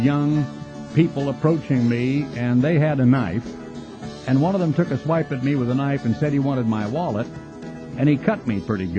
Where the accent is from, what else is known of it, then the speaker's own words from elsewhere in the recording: Oregon, United States; I'm a red-blooded American. I was born in Oregon. I grew up in Oregon during World War II